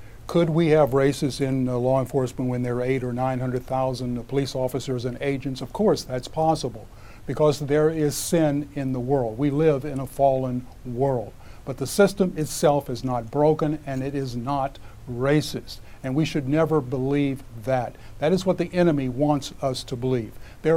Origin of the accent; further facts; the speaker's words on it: Missouri, United States; Now, I'm from Missouri out in the Midwest, where we take the word to be true